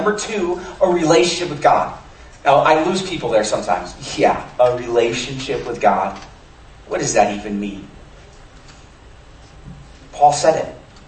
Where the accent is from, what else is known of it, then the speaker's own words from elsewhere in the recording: Rochester, New York, United States; I grew up in New York, upstate New York, Rochester. My dad, every year, we had 3 acres of land.